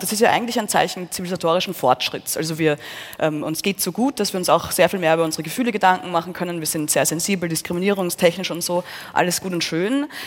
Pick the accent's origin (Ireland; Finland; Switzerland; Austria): Austria; Ich bin aus Österreich, mir überrascht so schnell gar nichts